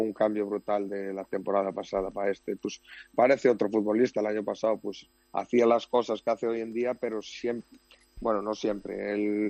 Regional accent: Moaña, Galicia, Spain; En Moaña, sí, sí, en mi pueblo, en Moaña, sí.

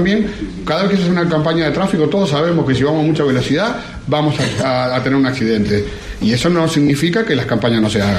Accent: Uruguay; moved away; yo soy uruguayo, pero llevo 18 años viviendo aquí, pero he viajado bastante.

